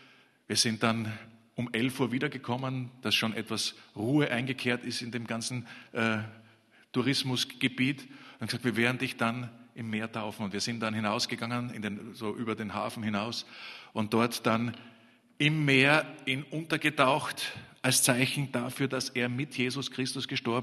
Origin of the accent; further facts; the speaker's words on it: Austria; Weil was soll ich als Österreicher bei einem Türken